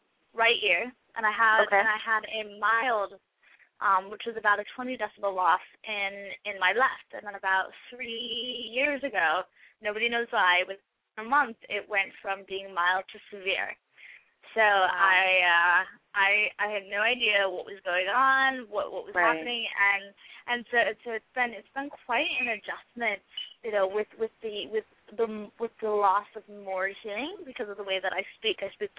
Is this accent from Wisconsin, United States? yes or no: no; New York, United States; And so I grew up in New York State for most of my life